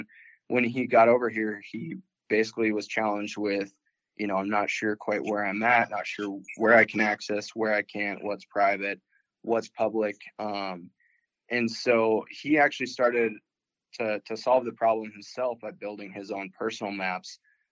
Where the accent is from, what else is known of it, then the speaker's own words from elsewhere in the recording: Montana, United States; I was born and raised here in Montana, fortunate enough to grow up in Montana.